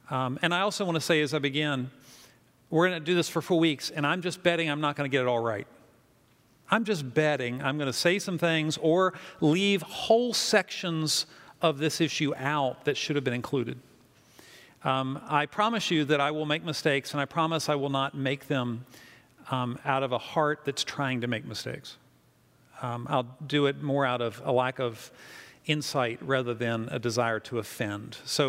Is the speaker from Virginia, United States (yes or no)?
yes; Virginia, United States; now in Fairfax County, United States; I grew up in the Shenandoah Valley where there wasn't much diversity. And they've grown up in a highly diverse school system here in Fairfax County